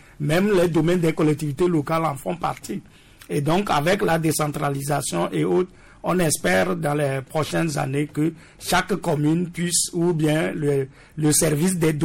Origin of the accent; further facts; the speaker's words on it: Togo; Moi-même, je suis togolais et le Togo n'est pas le seul où la terre appartient au privé.